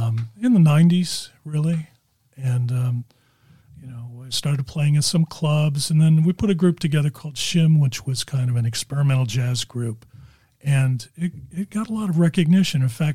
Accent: Dunedin, Florida, United States; born or raised there; also born or lived in Chicago / Miami / Melbourne

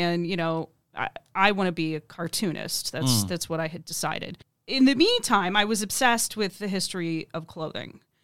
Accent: Sarasota, Florida, United States; No. I am originally from Sarasota. I'm a Florida girl.

